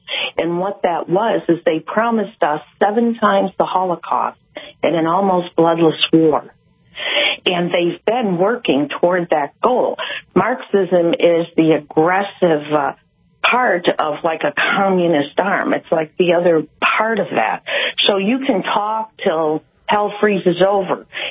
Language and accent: English; Chicago, Illinois, United States; And I grew up in Chicago a long time ago, way before your time.